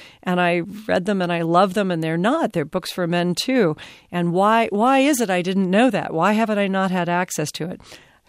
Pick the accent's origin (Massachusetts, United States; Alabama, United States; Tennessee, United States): Tennessee, United States; Nashville; Well, I'm from Nashville. I grew